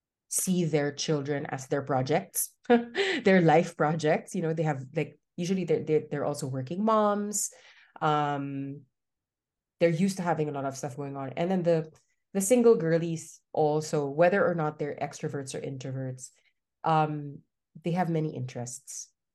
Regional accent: Philippines; I'm from the Philippines.

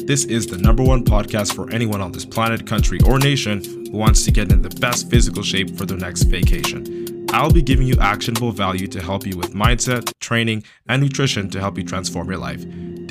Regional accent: Ontario, Canada; I am a 25-year-old Canadian kid, born and raised in Ontario.

